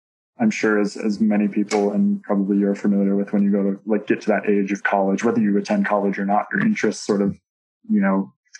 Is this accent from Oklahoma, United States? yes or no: no; Santa Fe, New Mexico, United States; Like you said, I grew up in Santa Fe. I think it is the highest state capital in the U.S. So you get a lot of mountains, forests, conifer forests in the area.